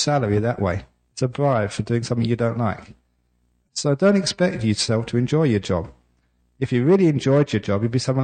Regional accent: England, United Kingdom; born there; I was born in England, too cold for mosquitoes.

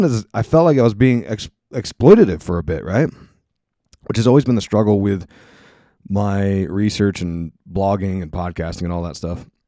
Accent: Pennsylvania, United States; And of course, PA, my hometown.

